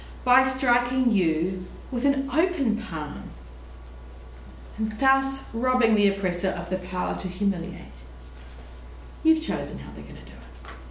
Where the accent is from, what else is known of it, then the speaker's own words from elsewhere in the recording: New Zealand; in my home country, Aotearoa, New Zealand